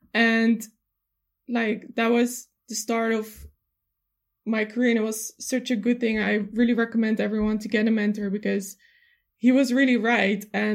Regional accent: Netherlands; English is a second language; I'm 22 years old. I'm from the Netherlands.

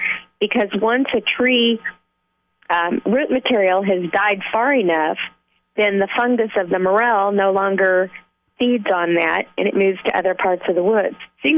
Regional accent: Iowa, United States; moved away as an adult; when I moved from Iowa to Missouri my first year to go to college, I couldn't find any morels.

